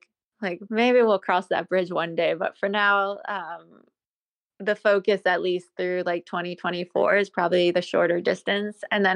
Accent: Maryland, United States; I'm from Maryland, so it's a small state. So it's not like California

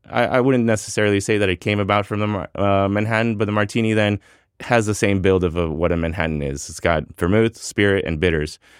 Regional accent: Switzerland; I grew up in Switzerland for many years.

